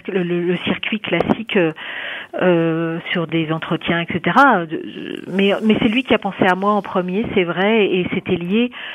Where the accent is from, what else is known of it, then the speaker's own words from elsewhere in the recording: Herblay, Île-de-France, France; Moi j'ai grandi à Herblay, j'ai fait toutes mes études à Herblay, donc c'est un petit peu ma ville en fait.